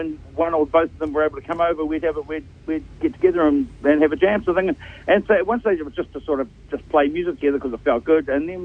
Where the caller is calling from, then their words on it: Auckland, New Zealand; Yeah, I'm calling from Auckland City.